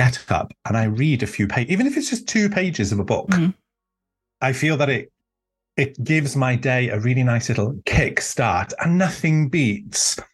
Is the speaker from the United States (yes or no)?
no; Wales, United Kingdom; English is a second language; And my initial response was, "Well, no, I'm Welsh." And I was like, "I can't write a book in English. Are you mad?"